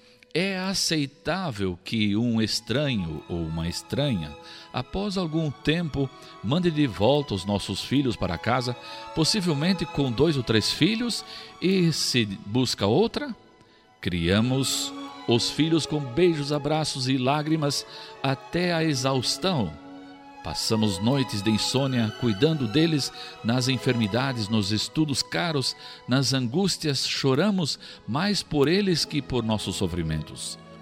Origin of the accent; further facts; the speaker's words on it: Blumenau, Santa Catarina, Brazil; E ela incluiu Blumenau, e isso me encantou porque é minha cidade natal.